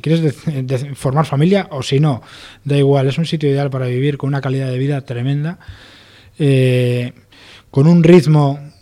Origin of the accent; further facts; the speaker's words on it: Santander, Cantabria, Spain; now in Cabuérniga, Spain; yo me crié en Santander y decidí en su día vivir en Cabuérniga, vivo estupendamente allí.